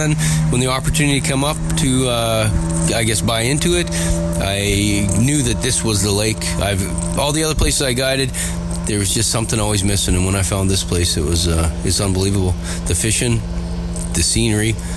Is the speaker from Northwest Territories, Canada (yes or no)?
yes; Yellowknife, Northwest Territories, Canada; now in Prince Albert, Canada; I was born and raised in Yellowknife in the Northwest Territories. I cut my fish and teeth standing on the rocks at Great Slave Lake, casting off the shore there.